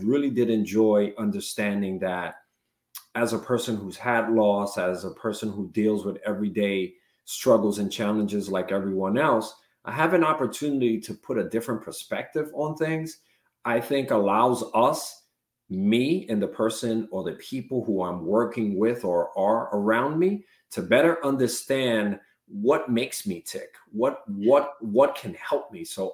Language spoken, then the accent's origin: English; Connecticut, United States; first time me and you spoke on the phone, let it be that we're both from Connecticut.